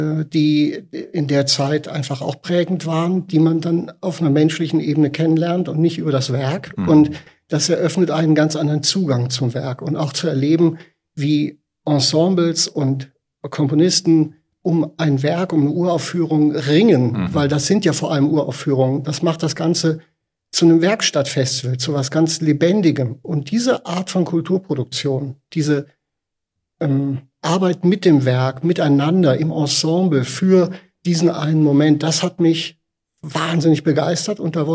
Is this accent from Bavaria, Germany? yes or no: no; Donaueschingen, Baden-Württemberg, Germany; ich komme aus Donaueschingen. Das ist ein ganz kleiner Ort in Süddeutschland.